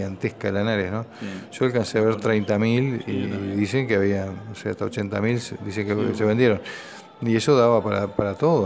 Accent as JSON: {"language": "Spanish", "country": "Uruguay"}